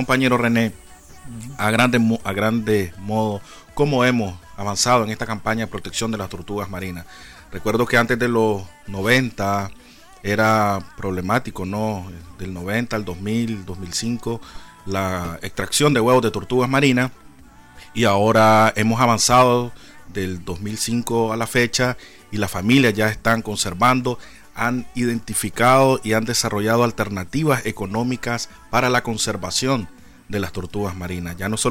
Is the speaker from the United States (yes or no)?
no; Nicaragua; Eso es una gran bendición que tenemos como los nicaragüenses